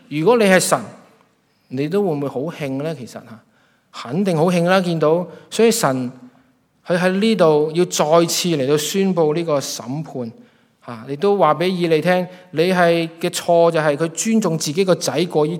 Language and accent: Cantonese; Hong Kong; 究竟我们在香港也好，特别是香港，我们香港人